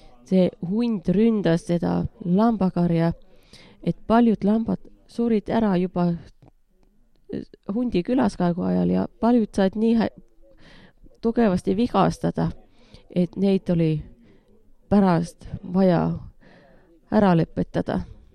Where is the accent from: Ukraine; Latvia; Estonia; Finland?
Finland; Äänekoski, Central Finland; See on seal, kust mina pärit olid, Äänekoskelt.